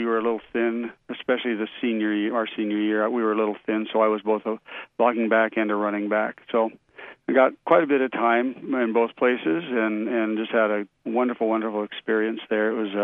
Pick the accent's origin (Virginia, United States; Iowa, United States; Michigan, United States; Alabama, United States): Iowa, United States; Tipton; also born or lived in Vinton, Iowa; I grew up in both Vinton, Iowa for about 13 years, and then I moved to Tipton, Iowa, and spent 7th through 12th grade in Tipton, graduated from Tipton High School